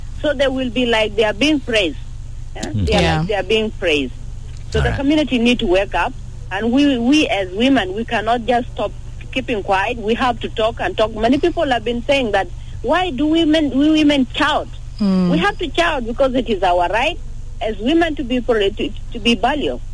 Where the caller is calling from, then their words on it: Rumbek, Lakes, South Sudan; calling from Rumbe.